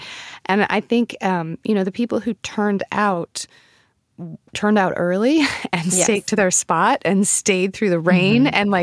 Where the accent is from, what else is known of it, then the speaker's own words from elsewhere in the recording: United States; And again, I'm an American here watching this. And so I feel like I'm bringing my American emotive self to all of it